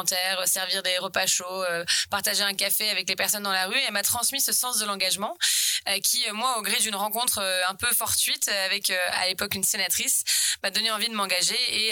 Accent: Rouen, Normandy, France; j'ai 35 ans, je suis maman de 3 enfants, de 3 petits-enfants. Je suis née à Rouen, j'ai grandi ici, j'ai fait toute ma scolarité.

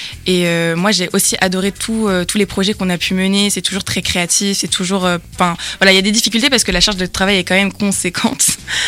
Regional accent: Normandy, France; Je suis revenue en Normandie parce que je suis normande

